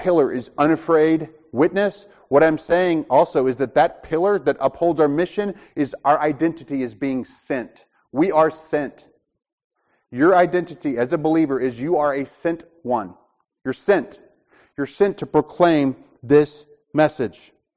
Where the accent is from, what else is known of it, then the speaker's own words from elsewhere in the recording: Alabama, United States; So, and I grew up in Alabama. So I fought against this like my whole life.